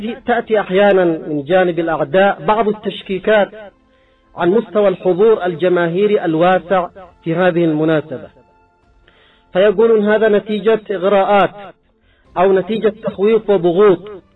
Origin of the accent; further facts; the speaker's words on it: Yemen; كيف كان صدى الاحتفال الكبير في العام الماضي على مستوى بلدنا اليمن